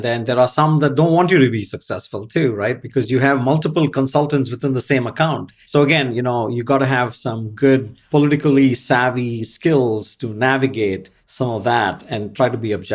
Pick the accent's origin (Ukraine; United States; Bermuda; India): India; for being an Indian and not eating red meat